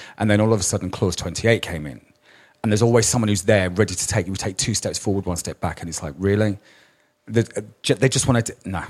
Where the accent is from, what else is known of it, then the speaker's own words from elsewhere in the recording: Birmingham, West Midlands, United Kingdom; I was brought up in Birmingham